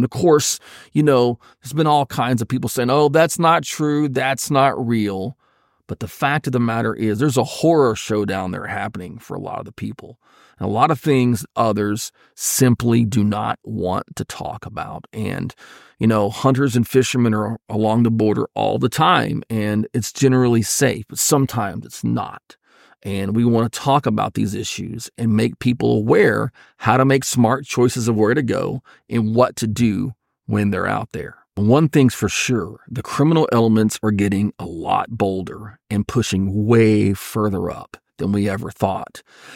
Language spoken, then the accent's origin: English; Texas, United States; in the southern United States and in my home state of Texas, we really don't use bear spray so much